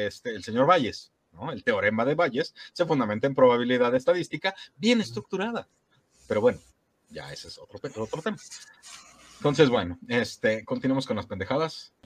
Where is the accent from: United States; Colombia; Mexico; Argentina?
Mexico; Sí, para toda la gente de Latinoamérica, sepan que yo como mexicano puedo expresarme así